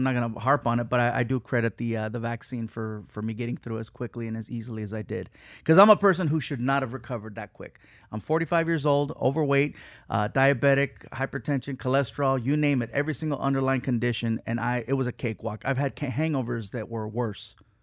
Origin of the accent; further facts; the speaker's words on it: Long Beach, California, United States; also born or lived in San Diego; No. Well, I was born in San Diego, but I grew up in Long Beach. So I started in Long Beach.